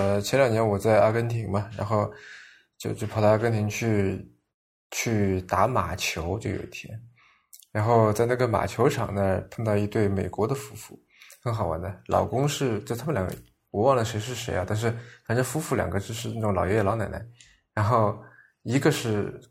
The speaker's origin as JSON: {"language": "Chinese", "town": "Shaoxing", "region": "Zhejiang", "country": "China", "tie": "born or raised there", "said": "比方说我是绍兴人，那我作为从小成长在绍兴的一个人"}